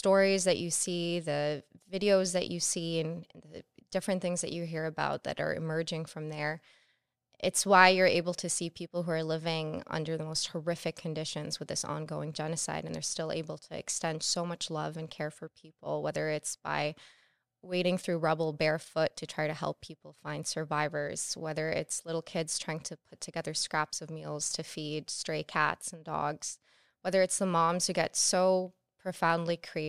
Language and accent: English; Gaza Strip, Palestine; I'm so proud and grateful that I come from Gaza